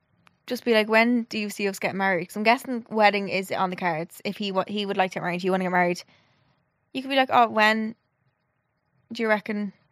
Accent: Ireland; And I'm Irish, and marriage is not a huge deal in his family in comparison to my family.

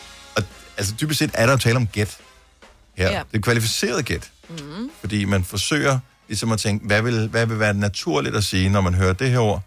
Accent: Region of Southern Denmark, Denmark; Fordi jeg er opvokset på Fyn. Min familie er fra Kolding, Fredericia, Vejleområdet. Så jeg har kørt over for at besøge familie tonsvis af gange. Jeg har faktisk på et tidspunkt arbejdet i Kolding også

